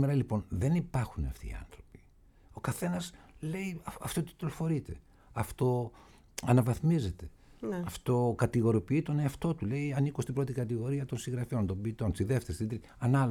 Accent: Athens, Attica, Greece; Δεν είμαι Πειραιώτης, είμαι Αθηναίος, ξέρω εγώ.

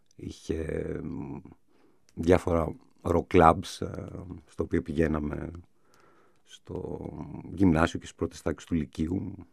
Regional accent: Athens, Attica, Greece; Γεννήθηκα στην Αθήνα, μεγάλωσα στο Κουκάκι, σε μια περιοχή που νιώθω και πάρα πολύ καιρός που μεγάλωσα εκεί.

